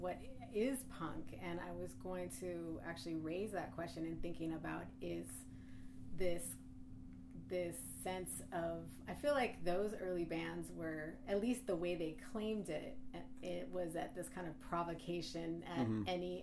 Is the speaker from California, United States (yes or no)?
yes; Fallbrook, California, United States; Yes, I grew up in Southern California.